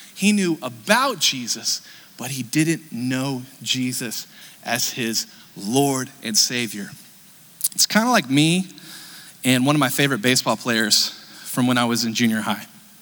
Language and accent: English; California, United States; Now, I'm from California. I'm from the San Francisco Bay Area, and when it comes to baseball, I am a lifelong San Francisco Giants baseball fan.